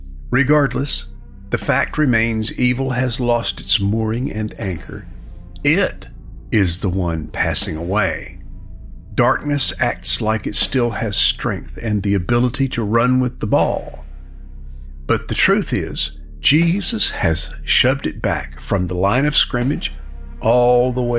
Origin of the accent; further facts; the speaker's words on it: United States; After all, I am an American.